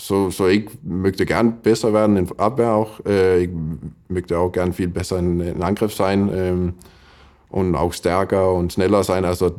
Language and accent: German; Denmark; German is a second language; now in Flensburg, Germany; umziehen zu Flensburg als Däne. Und das war auch schnell, dass ich mir hier wohnt gefühlt.